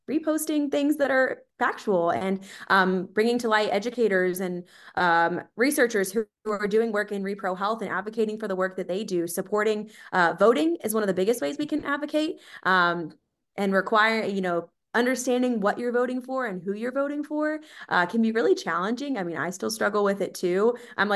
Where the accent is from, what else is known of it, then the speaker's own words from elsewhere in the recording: North Carolina, United States; Yeah, I'm from North Carolina and I went to East Carolina.